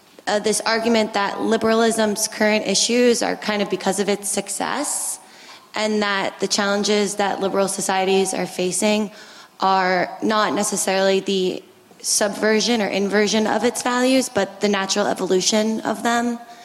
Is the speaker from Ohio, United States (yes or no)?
no; New York, United States; I'm a master's student in the Department of Government Public Policy degree. I'm from New York.